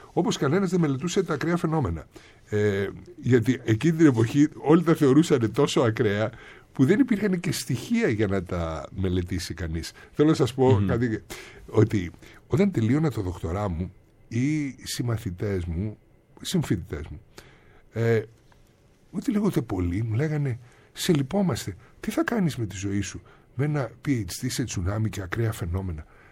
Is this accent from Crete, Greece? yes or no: no; Athens, Attica, Greece; οι γονείς μου μένανε στην Αθήνα, η μητέρα μου είναι από την Ελευσίνα, ο πατέρας μου κριτικός, και μεγάλωσα στην Αθήνα, μεγάλωσα στο κέντρο, ήμουν ένα παιδί της μεσαίας τάξης